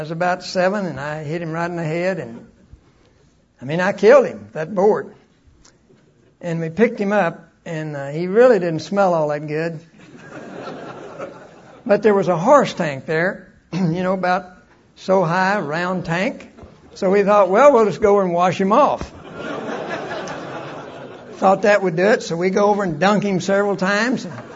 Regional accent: Fieldton, Texas, United States; when I was a kid, I was raised out in West Texas, and it was a small community, Fieldton. We lived there until I was in the third grade

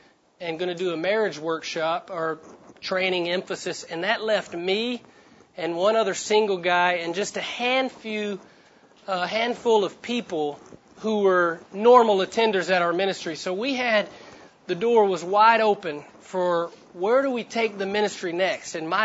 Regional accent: Texarkana, United States; I was born and raised in Texarkana, a country town, just a couple hours from here.

